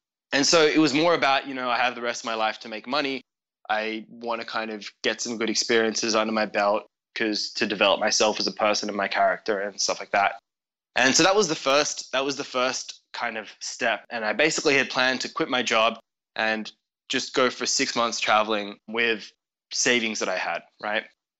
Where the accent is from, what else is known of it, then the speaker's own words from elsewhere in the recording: Australia; I'm from Australia. So I was a software recruiter in Sydney.